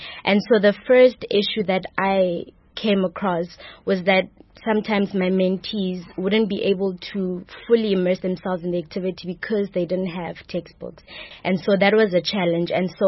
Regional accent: Sharpeville, Gauteng, South Africa; now in Grahamstown, South Africa; I'm originally from Gauteng in the Vaal, in Sharpeville. I went to primary school in Vanderbijl in the Vaal.

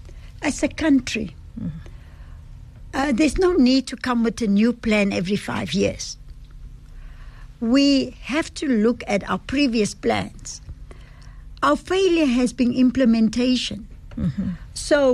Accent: Western Cape, South Africa; I'm born and bred in the Western Cape

